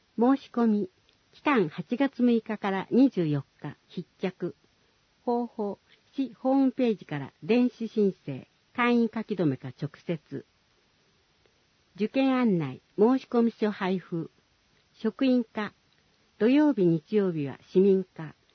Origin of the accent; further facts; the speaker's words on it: Ayase, Kanagawa, Japan; 引き続き自分が生まれ育ったふるさと綾瀬の市政を担わせていただくこととなりました。